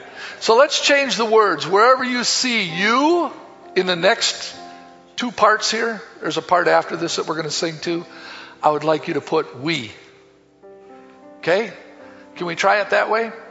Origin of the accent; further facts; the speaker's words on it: Wisconsin, United States; I'm from Wisconsin. Oh, I don't live that far from Green Bay.